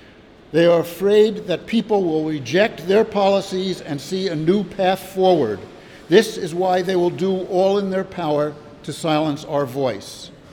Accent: New York, United States; I'm from New York, and I'm here to read a statement from our group.

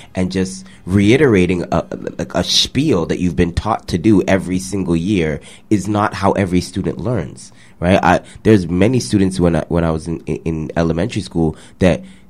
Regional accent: Toronto, Ontario, Canada; I grew up in Driftwood, so that's my heart. That's my home right there.

